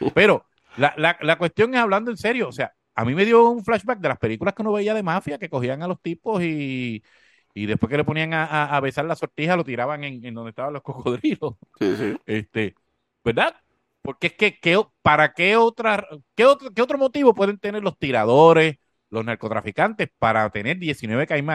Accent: Corozal, Puerto Rico; yo soy de Corozal y siempre tengo un chistecito, ¿verdad?

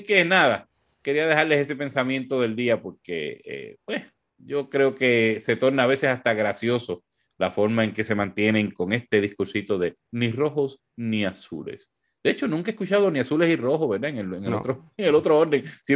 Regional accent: Corozal, Puerto Rico; yo soy de Corozal, ¿verdad? Como ustedes saben. Bueno, aunque no vivo en Corozal.

